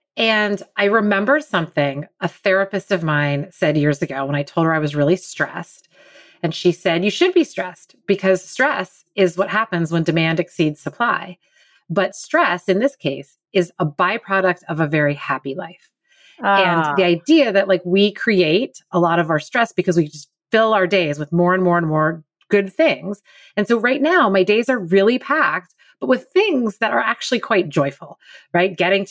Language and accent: English; Pittsburgh, Pennsylvania, United States; now in Chicago, United States; they have Pittsburgh middle names because that's my hometown. Chicago is my husband's hometown and where we live now.